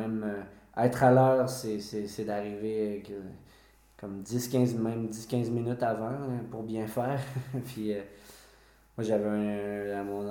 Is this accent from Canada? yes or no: yes; Quebec, Canada; donc c'est sûr que peut-être que c'est pas tout le monde qui connaît le Québec, donc là, de dire on vient du Canada